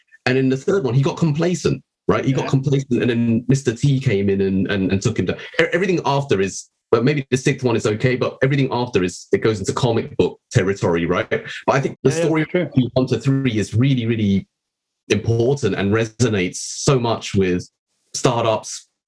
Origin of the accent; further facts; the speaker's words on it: Tottenham, London, United Kingdom; And I grew up in Tottenham, right?